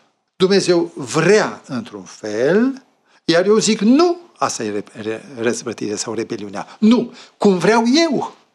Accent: Sibiu, Sibiu County, Romania; moved away as an adult; also born or lived in Bucharest; now in Târgu Mureș, Romania; Pe mine m-am mutat din București la Târgu Mureș. Eu acum nu mai sunt bucureștean, deși din 1962 am venit din Sibiu și sunt bucureștean.

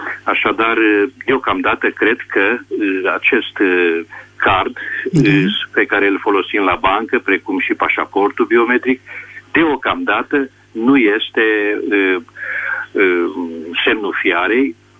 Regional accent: Hunedoara, Hunedoara County, Romania; sunt din Hunedoara

